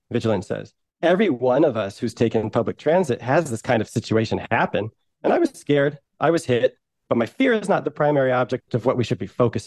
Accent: New York, United States; But I've put enough time in New York. I'm a New Yorker.

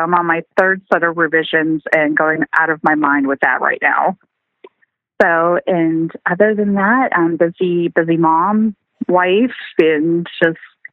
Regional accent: New Hampshire, United States; from New Hampshire, beautiful state of New Hampshire.

